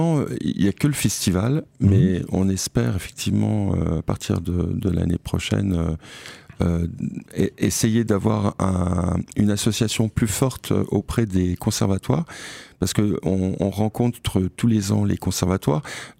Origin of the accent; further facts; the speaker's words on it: Guénange, Grand Est, France; Mais moi, je suis mosellan, parce que je suis né à Guénange. Mais j'ai vécu pratiquement toute ma vie en Meurthe-et-Moselle, j'ai fait toutes mes études à Nancy, donc je me sens autant mosellan que Meurthe-et-Moselle